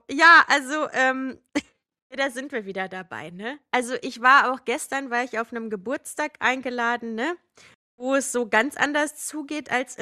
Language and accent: German; Düsseldorf, North Rhine-Westphalia, Germany; Dann sagen wir Düsseldorf, weil das ja nun mal meine Heimatstadt ist.